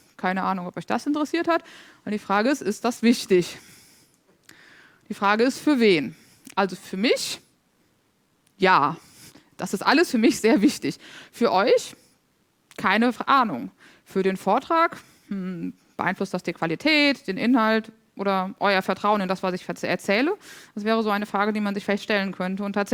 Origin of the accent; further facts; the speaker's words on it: Cologne, North Rhine-Westphalia, Germany; born there; Ich bin geboren in Köln.